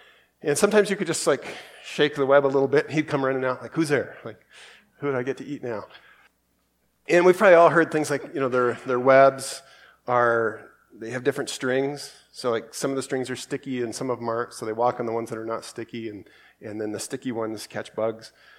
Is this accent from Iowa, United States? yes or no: yes; Council Bluffs, Iowa, United States; We had a lot of those growing up. I grew up in Council Bluffs, Iowa, and they seemed like they were all over the place.